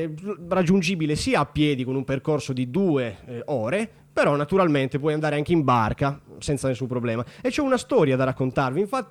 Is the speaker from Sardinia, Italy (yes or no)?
yes; Nuoro, Sardinia, Italy; Vengo da Nuoro, una piccola città che fa anche provincia, è capoluogo di provincia e si trova nel centro nord della Sardegna.